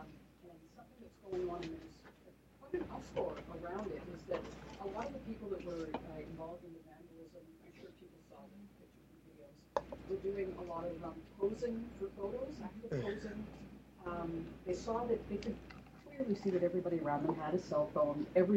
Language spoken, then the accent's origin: English; Vancouver, British Columbia, Canada; So I'm from Vancouver, home of the Vancouver Canucks.